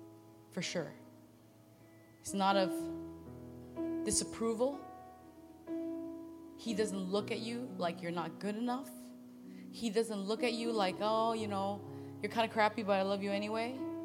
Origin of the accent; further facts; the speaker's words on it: Canada; I come from Canada, we speak French.